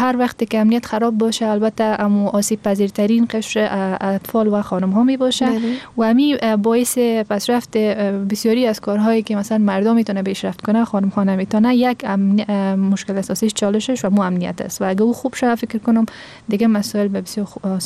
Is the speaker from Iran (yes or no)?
no; Afghanistan; ما افغان هستیم،